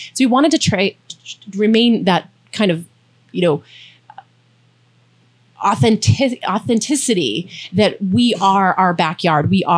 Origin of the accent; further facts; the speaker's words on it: Massachusetts, United States; I'm from the South Shore, so I'm an ocean level girl, right?